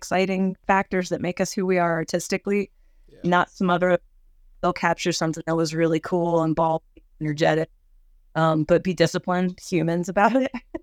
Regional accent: Cincinnati, Ohio, United States; also born or lived in Los Angeles, United States; I grew up in Cincinnati, and I've lived in LA.

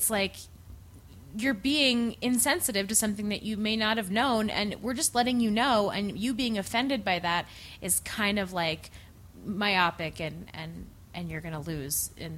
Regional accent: Colorado, United States; And I'm from Colorado. How dare you?

